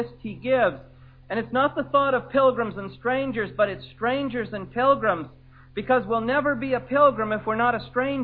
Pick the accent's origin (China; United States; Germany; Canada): Canada; And I tell them I'm a Canadian.